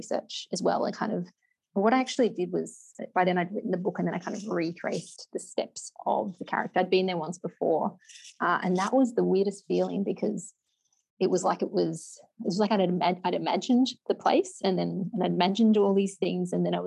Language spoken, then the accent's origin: English; Canberra, Australian Capital Territory, Australia; I grew up in Canberra. It's pretty different.